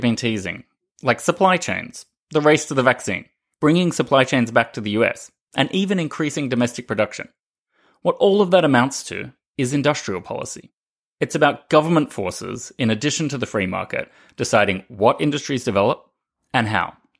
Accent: Australia; You know, I grew up in Australia. It's the other end of the world.

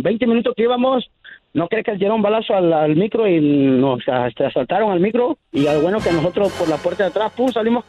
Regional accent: Acapulco, Guerrero, Mexico; born there; Y yo, en el tiempo que yo nací en Acapulco

